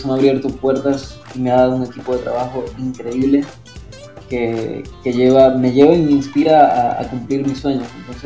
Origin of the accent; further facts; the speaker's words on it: Maracaibo, Zulia, Venezuela; comencé profesionalmente como a los 18 años más o menos, en Maracaibo, Venezuela, que es en mi país, de donde soy, y tengo 26 años.